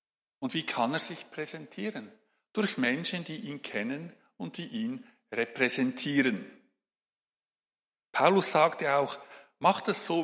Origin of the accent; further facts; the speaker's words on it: Afghanistan; Aber wir bei uns in Afghanistan, bei uns ist das völlig normal.